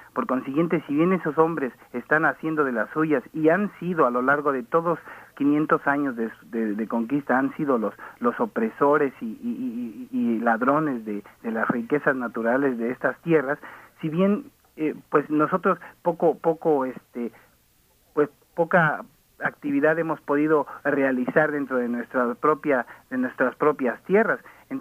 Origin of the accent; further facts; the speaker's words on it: Mexico City, Mexico; now in United States; Soy de la Ciudad de México, emigré en el 85.